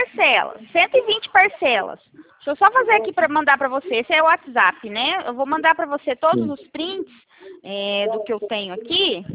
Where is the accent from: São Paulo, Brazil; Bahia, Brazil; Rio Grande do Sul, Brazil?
São Paulo, Brazil; Americana; Ó, eu sou aqui de Americana, São Paulo.